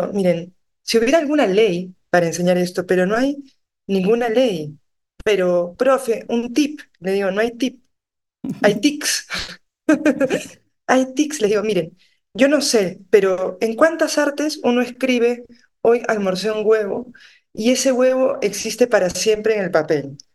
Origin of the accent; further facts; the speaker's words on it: Lima, Peru; De Lima soy.